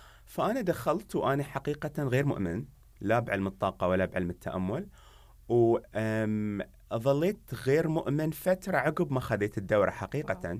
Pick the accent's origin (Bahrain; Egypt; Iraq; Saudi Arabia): Bahrain; Muharraq, Muharraq Governorate; also born or lived in United Kingdom; أنا شاب بحريني، ربيت في منطقة اسمها المحرك في البحرين، مدينة وايد أحبها واعتز فيها، فعلا جذور روحي وعاطفتي فيها إلى الآن. درست القانون في بريطانيا، ولما خلصت دراستي رجعت